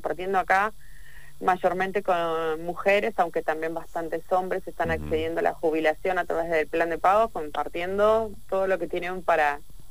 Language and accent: Spanish; Patagonia, Argentina; nosotros somos de la Patagonia